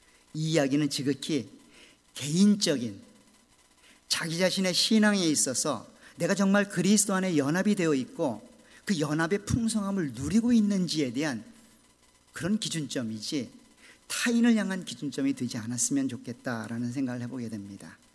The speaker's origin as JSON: {"language": "Korean", "region": "North Chungcheong", "country": "South Korea", "tie": "born there", "said": "저는 충북이라는 아주 산골에 태어났기 때문에 아직까지 기억이 되고 있는 걸 보면 촌놈인 건 확실합니다."}